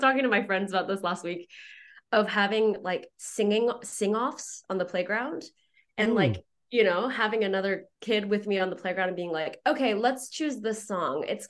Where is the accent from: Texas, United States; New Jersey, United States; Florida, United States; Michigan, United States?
Texas, United States; Houston; So I went to the University of Oklahoma. I grew up in Houston, so Oklahoma's a quick 8-hour drive away.